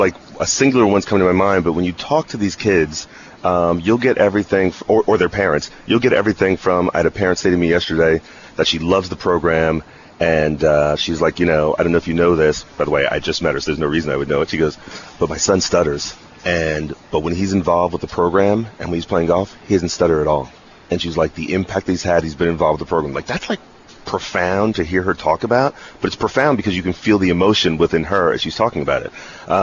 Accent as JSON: {"language": "English", "town": "Ridgewood", "region": "New Jersey", "country": "United States", "tie": "born or raised there", "said": "Oh, I'm born and raised in Ridgewood, New Jersey, and that's where I live."}